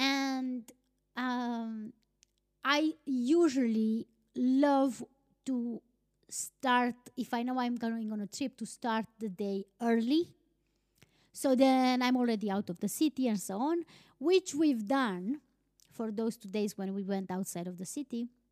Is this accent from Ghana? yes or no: no; Romania; English is a second language; now in Iceland; first and foremost, I'm from Romania, but I live in Iceland